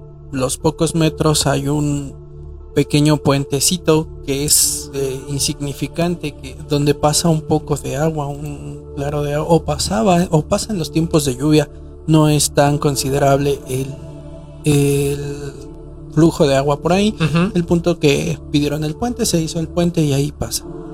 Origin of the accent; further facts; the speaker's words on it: Acatlán, Mexico; En la colonia de donde soy originario, yo soy de Acatlán, en la colonia de la que yo soy originario, que es la Benito Juárez, se llama.